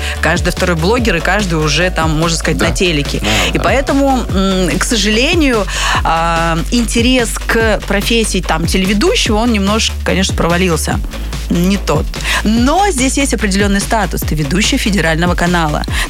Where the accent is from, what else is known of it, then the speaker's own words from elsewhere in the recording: Khanty-Mansi Autonomous Okrug, Russia; Ну, естественно, я из Ханты-Мансийского округа.